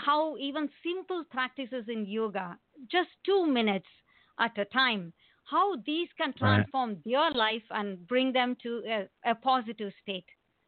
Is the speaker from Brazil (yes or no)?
no; India; because I, being born and raised in India, was already into a yogic lifestyle